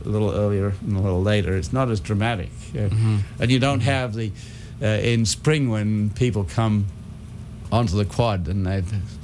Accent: Australia; That I'm Australian, and I grew up close to the equator.

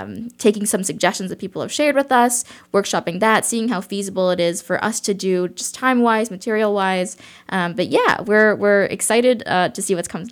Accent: Chicago, Illinois, United States; now in Champaign, United States; I grew up in Chicago, and I came down to Champaign originally for my undergrad and master's at U of I.

